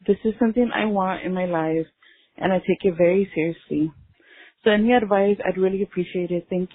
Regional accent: Texas, United States; I'm from Texas.

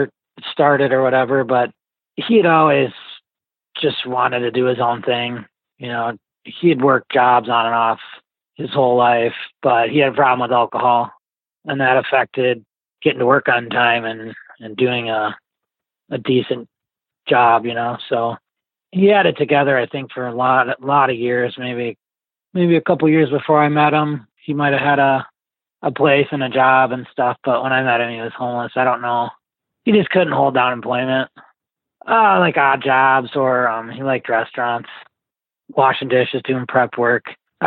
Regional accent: Madison, Wisconsin, United States; Madison, Wisconsin's my hometown.

